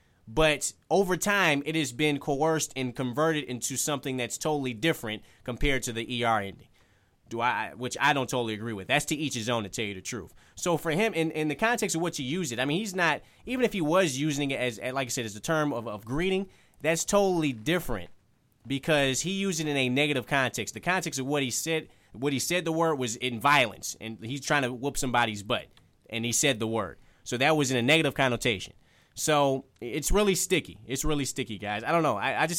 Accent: Detroit, Michigan, United States; growing up where I grew up in Detroit, in the inner city, and a lot of my friends are African American

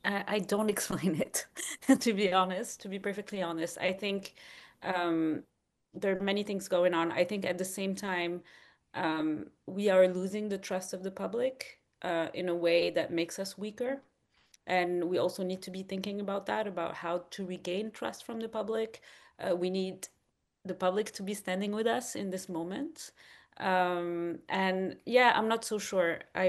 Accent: Morocco; So I'm from Morocco, which is one of the most repressive places for journalists in the world.

